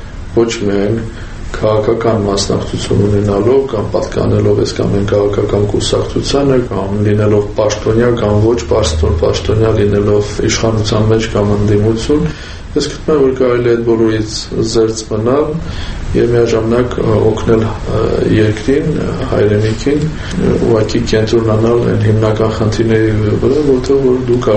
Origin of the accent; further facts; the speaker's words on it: Yerevan, Armenia; Ես Երևանից չեմ գնացել, Երևանցի եմ։ Ժամանակավորապես աշխարհի ուրիշ մայրաքաղաքներում եմ գտնվում, գուցե նաև բնակարաններ ունեմ, որտեղ ապրում եմ, բայց իրականում Երևանցի եմ եւ ինչպես ծնվել եմ Երևան քաղաքի